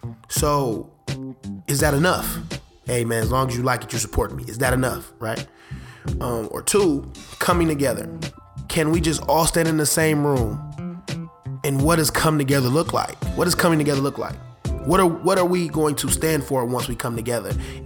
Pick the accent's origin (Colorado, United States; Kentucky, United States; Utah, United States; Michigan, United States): Michigan, United States; Detroit; I am from Detroit. Detroit, Michigan.